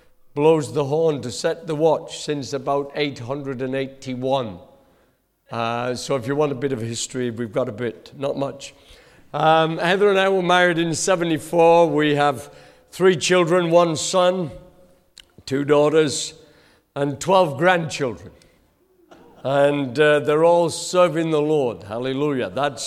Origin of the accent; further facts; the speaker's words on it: Ripon, Yorkshire and the Humber, United Kingdom; accent: Yorkshire; It used to be from Yorkshire, where I'm from. But now I don't know where it's from anymore, because I've been all over the place. So you know, I was born in Ripon, Yorkshire.